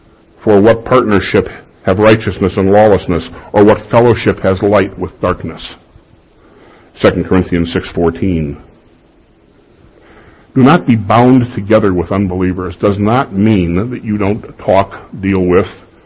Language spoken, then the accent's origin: English; Chicago, Illinois, United States; When I was a kid growing up in Chicago, in a very strict Lutheran church